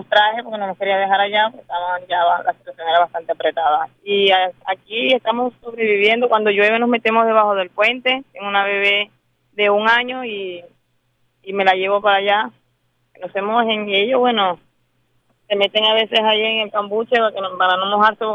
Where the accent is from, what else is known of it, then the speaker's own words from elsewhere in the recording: Maracaibo, Zulia, Venezuela; moved away; Vengo del estado Zulia, de Maracaibo